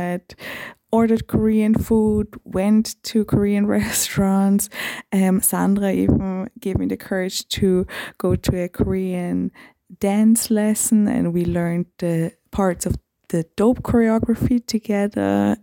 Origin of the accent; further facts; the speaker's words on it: Vienna, Austria; English is a second language; I'm from Vienna, Austria. I'm 29 years old now